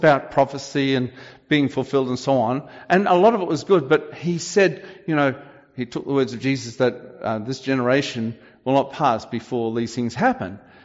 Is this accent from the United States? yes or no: no; Australia; And I'm coming from Australia, I know about